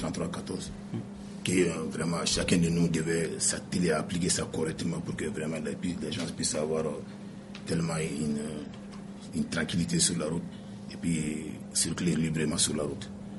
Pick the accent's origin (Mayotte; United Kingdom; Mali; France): Mali; Tel n'est pas le cas chez nous, au Mali.